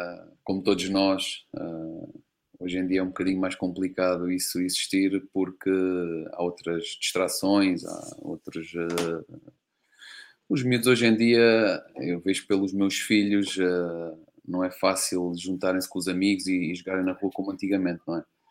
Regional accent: Moura, Beja, Portugal; comecei a jogar lá no Moura Athletic Club, lá no clube da minha terra, com cerca de 8 anos, 9 anos

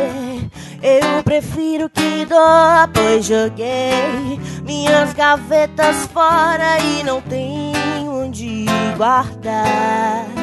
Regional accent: Minas Gerais, Brazil; Eu sou mineira

